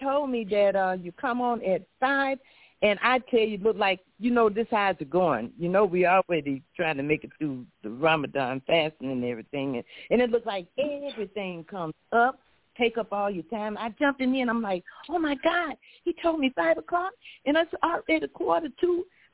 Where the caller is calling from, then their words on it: Flint, Michigan, United States; I am the preacher … calling from Flint, Michigan.